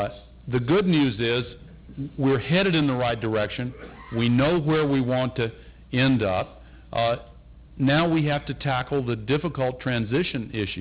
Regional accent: Carthage, Tennessee, United States; a school child in my hometown of Carthage, Tennessee, population 2,000

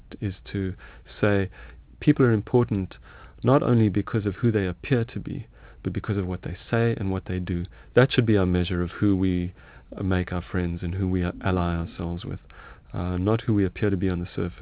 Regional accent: South Africa; I'm a South African, and because I'm a white South African, and because I've been through all of that experience

